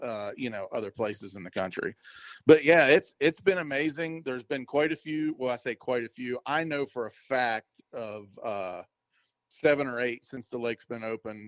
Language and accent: English; Maryland, United States; now in Florida, United States; A lot of people say that, and maybe it's from growing up in Maryland, or I don't know what it is.